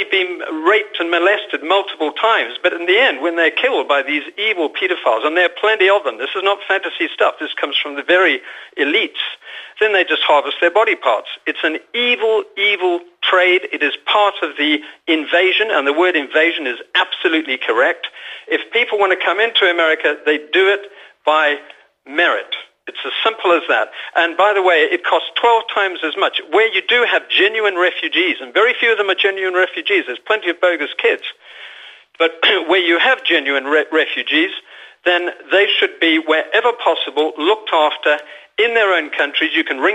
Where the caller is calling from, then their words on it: Fuengirola, Andalusia, Spain; Good morning, Giles. … from Fuengirola.